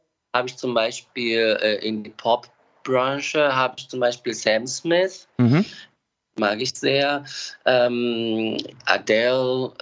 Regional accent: Portugal; German is a second language; now in Berlin, Germany; Ich komme aus Portugal ursprünglich und ich wohne in Berlin, seit fast 8 Jahren in Berlin.

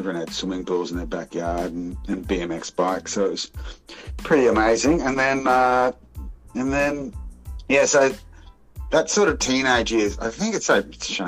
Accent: Brisbane, Queensland, Australia; Before school, from 3 to 5, and then I went to Ascot State School, 7 years.

